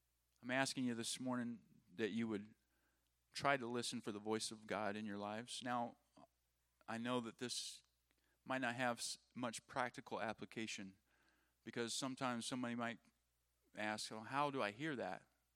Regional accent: Minnesota, United States; I was not a Wisconsinite. I was from Minnesota.

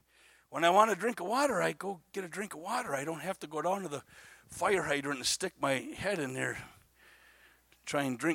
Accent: Menasha, Wisconsin, United States; When I was a kid, I grew up in Menasha, Wisconsin

